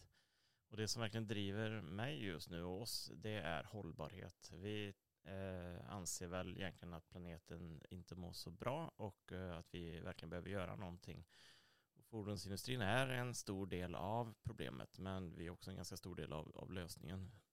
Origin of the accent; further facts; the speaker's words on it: Trollhättan, Västra Götaland County, Sweden; now in Uddevalla, Sweden; Men, jag är född och vuxen i Trollhättan då.